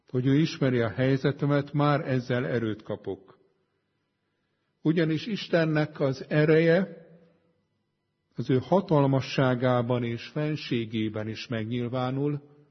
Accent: Budapest, Hungary; Én pesti gyerek vagyok

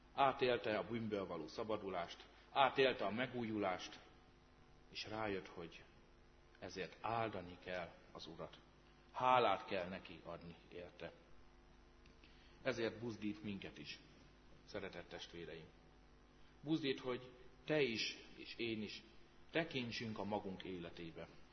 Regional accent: Hungary; Magyarok vagyunk. Itt vagyunk és élünk.

